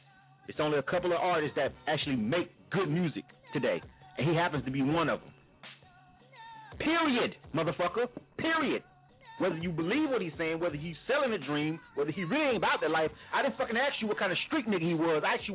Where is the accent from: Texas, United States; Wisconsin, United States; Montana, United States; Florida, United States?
Florida, United States; I'm from Florida, by the way, in case you didn't know.